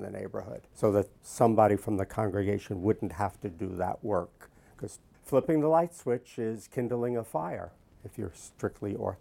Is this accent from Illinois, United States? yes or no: no; Brooklyn, New York, United States; Well, I grew up in Greenpoint, Brooklyn in New York City.